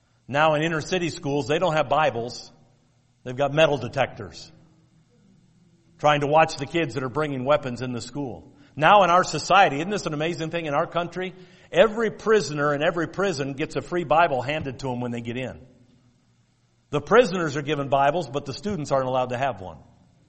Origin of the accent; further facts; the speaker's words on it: Detroit, Michigan, United States; I am from Detroit, Michigan.